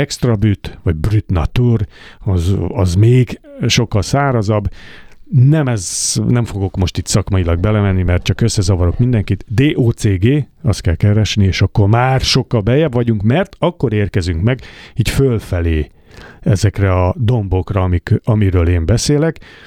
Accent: Hungary; Ezt is kérdeztem, nyilvánvalóan magyar vagyok.

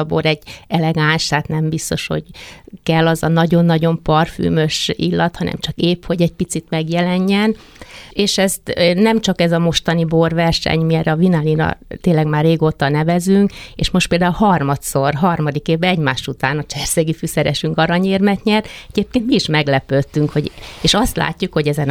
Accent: Érd, Pest, Hungary; born there; Mi véletlenül kerültünk ide, mert én érdi születésű vagyok

